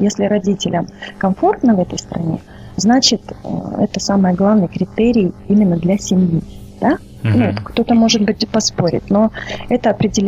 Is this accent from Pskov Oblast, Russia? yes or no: no; Vladivostok, Primorsky Krai, Russia; Ну, я из Владивостока, я китаист, закончила Пекинский университет иностранных языков. В Москве я закончила Шанинку по менеджмент-сфере образования.